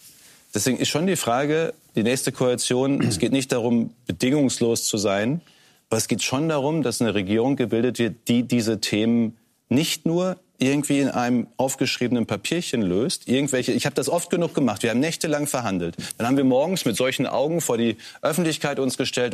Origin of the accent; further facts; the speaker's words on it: North Rhine-Westphalia, Germany; Ich komme ja aus Nordrhein-Westfalen.